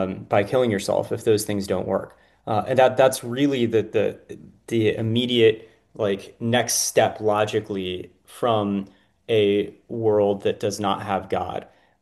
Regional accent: United States; I shouldn't be the one to do it because I'm an American, I'm not Polish

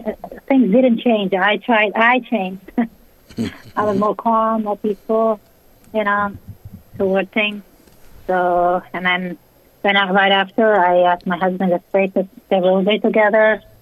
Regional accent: Albania; English is a second language; I come from from Albania, a communist country. I grew up without religion, no churches.

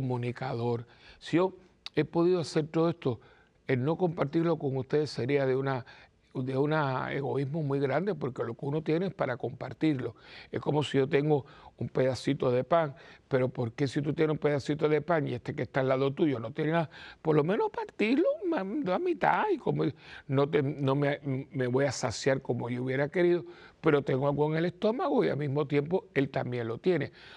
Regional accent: Miami, Florida, United States; also born or lived in Cuba / Puerto Rico / Rome, Italy / Colombia; yo nací en Cuba. Me crío porque mis años de 11, 12, 13 fueron en Miami. Llego a Puerto Rico como a 16, 17 años. He vivido en Puerto Rico. Estudié 8 años en Roma. Estuve un año y medio en Colombia. Mis abuelos son españoles

